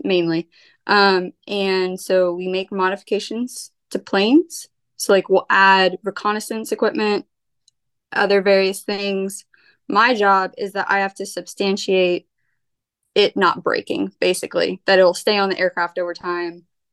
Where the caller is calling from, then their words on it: Rowlett, Texas, United States; I am in Rowlett, Texas.